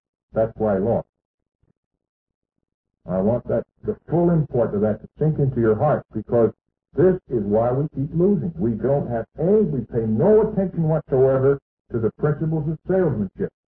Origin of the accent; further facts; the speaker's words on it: Maine, United States; now in US South; I'm a Yankee from Maine, and I'm probably a better Confederate than a lot of the people that are crawling around someplace down here.